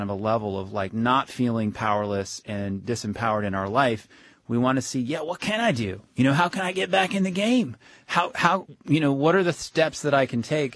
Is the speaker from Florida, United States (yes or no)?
yes; Florida, United States; born there; also born or lived in Indiana; I was born in Florida. I mean, I spent a lot of time in Florida, but I also spent a lot of time in Indiana.